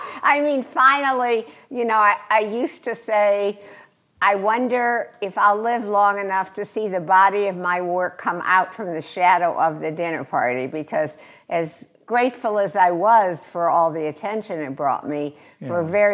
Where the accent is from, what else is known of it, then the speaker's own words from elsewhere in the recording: Chicago, Illinois, United States; That's a picture of the apartment building I grew up in on Bittersweet in Chicago, which ran one block.